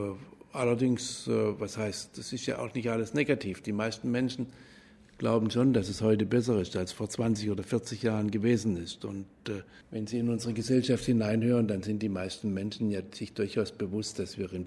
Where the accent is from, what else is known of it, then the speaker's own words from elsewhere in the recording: Baden-Württemberg, Germany; bei mir in meiner Heimat in Baden-Württemberg